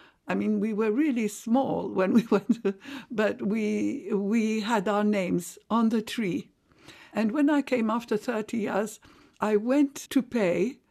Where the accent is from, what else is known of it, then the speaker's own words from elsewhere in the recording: Zamalek, Cairo Governorate, Egypt; Yes, it was wonderful. I lived in a block of flats, which was quite grand.